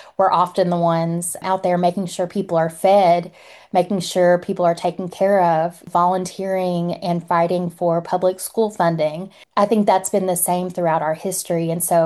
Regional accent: Appalachia, United States

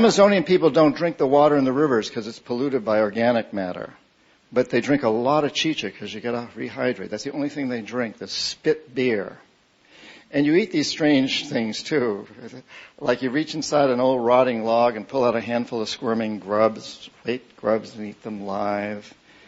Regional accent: New Hampshire, United States; Like, I'm from New Hampshire. Give me another one.

